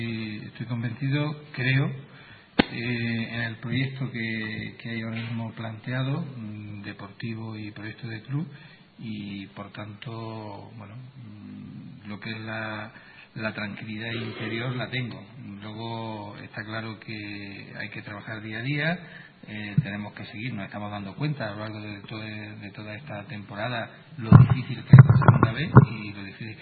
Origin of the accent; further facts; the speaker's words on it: Guadix, Andalusia, Spain; moved away as an adult; Bueno, yo soy, nací en Guadí, ¿no? Uh-huh. Y hasta los 18 años estuve allí en Guadí.